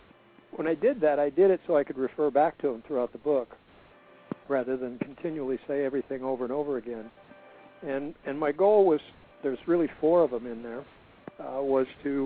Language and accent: English; Oregon, United States; I just said, I'm from Oregon, so I don't really understand.